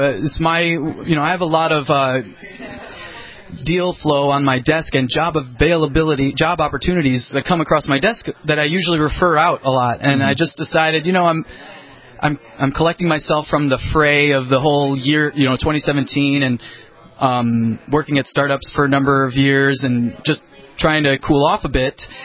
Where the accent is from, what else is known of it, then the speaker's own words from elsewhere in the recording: Wisconsin, United States; I left in the summer of 2009 and moved back to my home state, Wisconsin.